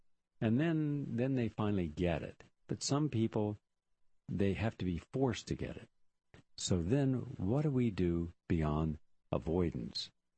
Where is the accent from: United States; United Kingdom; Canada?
United States; the South; I grew up in the South. Collard greens are just virtually common there.